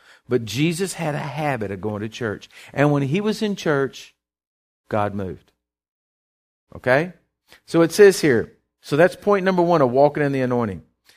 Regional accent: Sabinal, Texas, United States; When we were raised in Sabinal

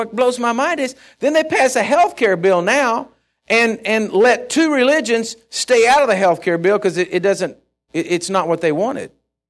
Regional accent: United States; It's part of my family history, but I'm an American. I'm an American. I love this country.

